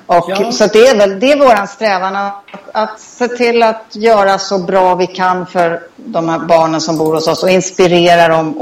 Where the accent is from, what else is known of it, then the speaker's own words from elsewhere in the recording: Sweden; moved away as an adult; now in Thailand; Nej, jag är nog svensk i grunden. Jag kom ju inte hit förrän efter jag hade fyllt dryga 40.